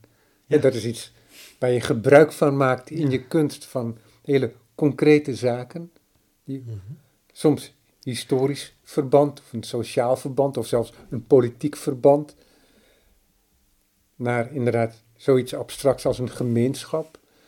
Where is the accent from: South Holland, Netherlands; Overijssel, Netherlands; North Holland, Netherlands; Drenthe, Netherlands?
North Holland, Netherlands; Amsterdam; Want ik kom zelf uit Noordwest-Nederland, uit Amsterdam.